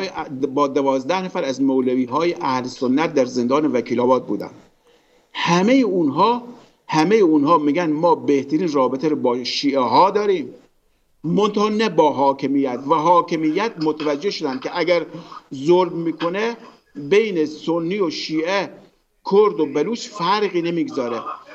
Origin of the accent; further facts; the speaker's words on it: Iran; ما اقوام ایرانی هستیم، فارس، عرب، کرد، بلوچ، ترک، همه ما یکی هستیم